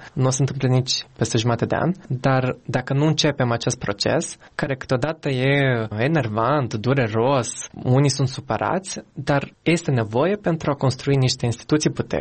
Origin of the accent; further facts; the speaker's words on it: Chișinău, Moldova; moved away; Era și după 7 aprilie, în 2010 am plecat din Chișinău, trăind acolo. Oricum, mereu am fost foarte atașat de țară, în primul rând pentru că familia mea este aici.